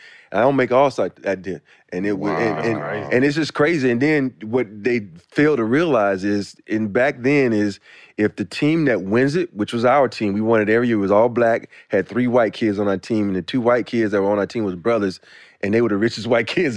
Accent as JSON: {"language": "English", "region": "Alabama", "country": "United States", "tie": "born or raised there", "said": "I wanted to go to Georgia Tech, because growing up in Alabama, if I say Alabama, the first thing you think of right now, Nick Saban and football."}